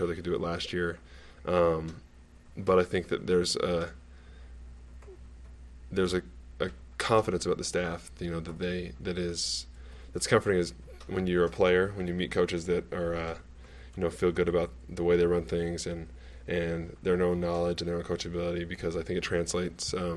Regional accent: Salt Lake City, Utah, United States; I mean, I grew up in Salt Lake, which is close to here, you know, kind of the same weather environment.

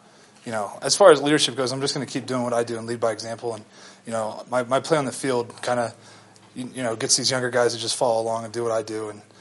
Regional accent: United States; He's from Australia. I'm from America.

